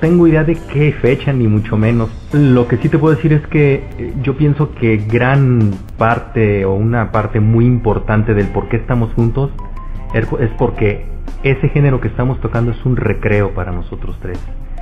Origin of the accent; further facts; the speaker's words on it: Guadalajara, Jalisco, Mexico; yo sí soy de aquí de Guadalajara